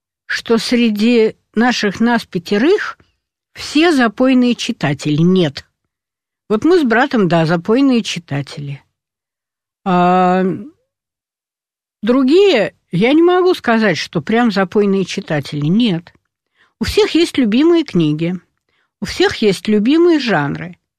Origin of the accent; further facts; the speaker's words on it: Far North, Russia; also born or lived in Moscow; Я росла на Крайнем Севере, я родилась в Москве, в очень читающей, очень образованной семье.